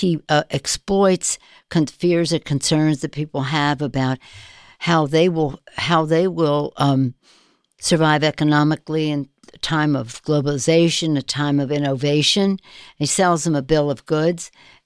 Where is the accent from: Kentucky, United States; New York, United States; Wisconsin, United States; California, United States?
California, United States; San Francisco; and I'm a progressive from San Francisco